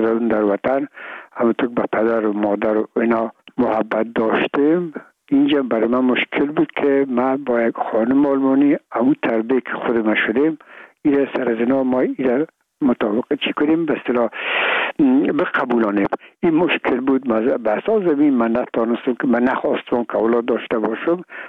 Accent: Afghanistan; من و بسیاریشون در این افغانستان تولد نشدن، در یک ممالک کشور دیگه بودن و میگم ما افغان هستیم

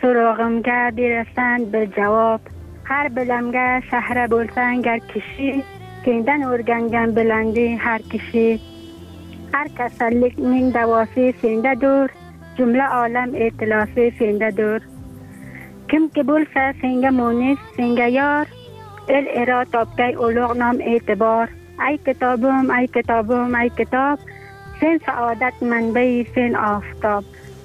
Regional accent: Afghanistan; چون همگی ما افغان هستیم

